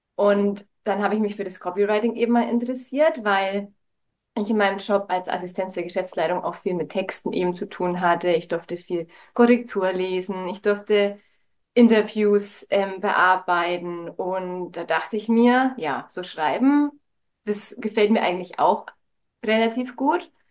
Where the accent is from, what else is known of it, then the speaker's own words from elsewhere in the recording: Bavaria, Germany; wir kommen aus Oberfranken, also in Bayern ganz oben sozusagen.